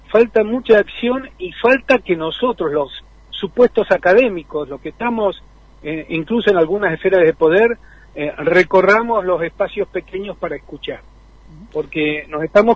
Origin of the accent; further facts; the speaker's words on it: Puerto Deseado, Santa Cruz, Argentina; born there; also born or lived in Chubut; Yo soy patagónico, yo soy nacido en Puerto Deseado, en la provincia uh-huh. de Santa Cruz